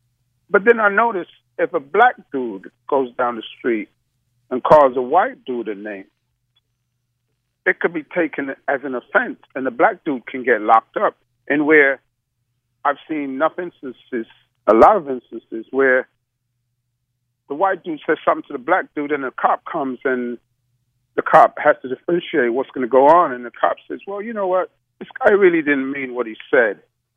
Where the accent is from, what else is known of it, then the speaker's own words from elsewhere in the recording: London, United Kingdom; now in United States; I grew up in London, England. And I came to the United States in 1976. I'm a construction worker.